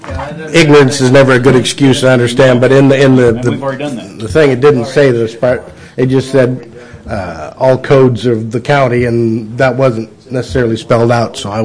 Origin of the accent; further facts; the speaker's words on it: Iowa, United States; it I'm from Iowa